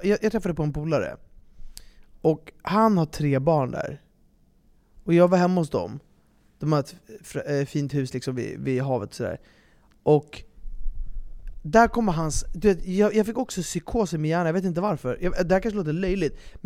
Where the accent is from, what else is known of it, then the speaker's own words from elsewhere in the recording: Sweden; För jag är ju svensk.